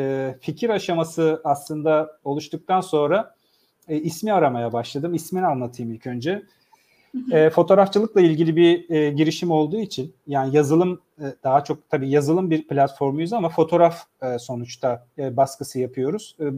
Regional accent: İzmir, Turkey; also born or lived in Hameln, Germany; Babam o zamanın şartlarında Almanya'ya çalışmak için gittiğinde ben orada dünyaya gelmişim. 5 yaşımda Türkiye'ye döndüm. İlk orta ve lise öğrenimi Türkiye'de İzmir'de tamamladım.

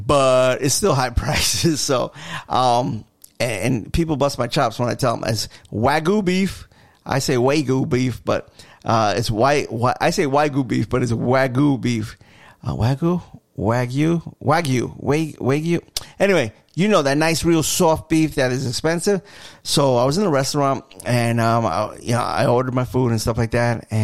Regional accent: New York City, New York, United States; now in Tampa, United States; So I remember back in the day, you know, growing up in New York, it was like, all right, you know, the barbershops were closed on Mondays.

